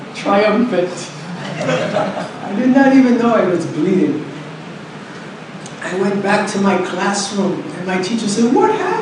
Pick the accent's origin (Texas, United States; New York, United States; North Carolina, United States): New York, United States; New York City; the place where I grew up in New York City was violent.